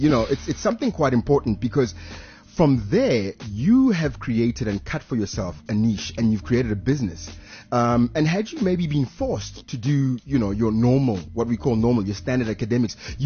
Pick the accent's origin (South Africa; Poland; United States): South Africa; Pretoria, Gauteng; I grew up in Pretoria.